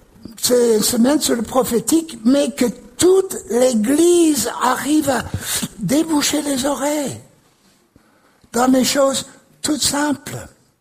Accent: United States; Je ne suis pas anglais, je suis américain et français maintenant. J'ai le passeport pour le prouver.

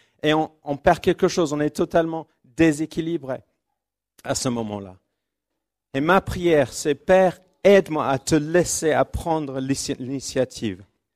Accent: Créteil, Île-de-France, France; évidemment. Nous venons de Créteil, nous sommes contents de ne pas être les seuls cristoliens.

